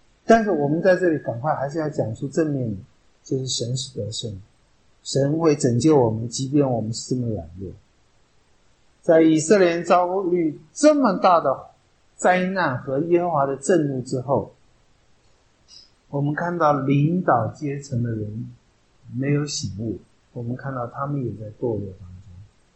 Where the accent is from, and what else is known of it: China